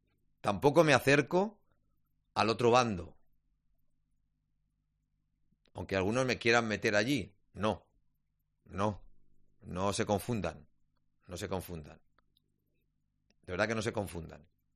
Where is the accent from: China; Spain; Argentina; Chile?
China; Claro, yo soy chino y comulgo con la ideología de mi país